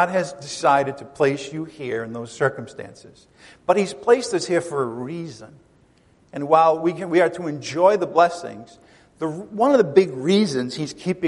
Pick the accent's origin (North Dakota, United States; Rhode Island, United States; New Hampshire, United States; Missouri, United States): Rhode Island, United States; when I was a kid growing up in Rhode Island, we would take vacations in the summer at times